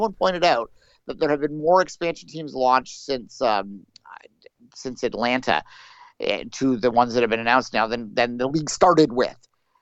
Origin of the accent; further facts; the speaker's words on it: Ontario, Canada; I grew up on Rochester TV. There's an ice cream shop. I think it's called Carvel's.